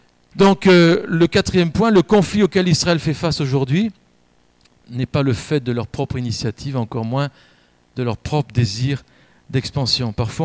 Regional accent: Grand Est, France; on a dit, en tant qu'alsacien, on a un double héritage.

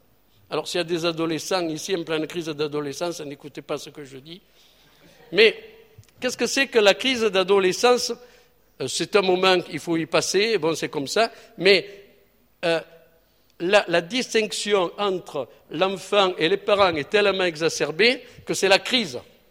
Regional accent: south of France, France; Ça, je ne sais pas en Alsace, mais chez nous, dans le Midi, c'est souvent.

